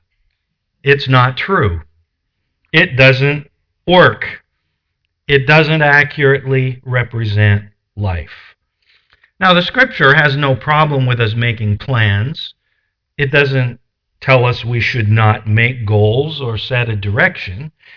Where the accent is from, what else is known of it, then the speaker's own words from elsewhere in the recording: Portland, United States; my hometown, growing up in Portland